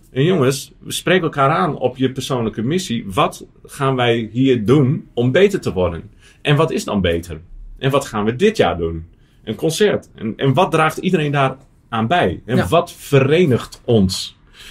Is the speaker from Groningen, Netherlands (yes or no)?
yes; Groningen, Netherlands; Ik kom uit Groningen, uit het platteland, zoals je hoort.